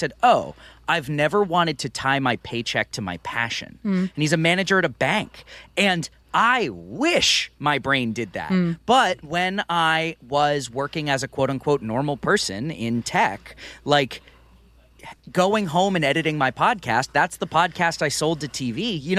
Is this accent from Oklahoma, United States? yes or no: no; Maine, United States; I'm from Maine originally, and there's a guy that I used to do theater with back home